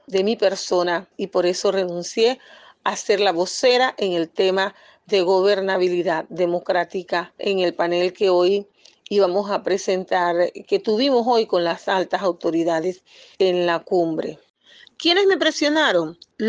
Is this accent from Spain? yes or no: no; Cuba; Soy empleada de la Embajada de Cuba en Panamá y no soy panameña, sino soy cubana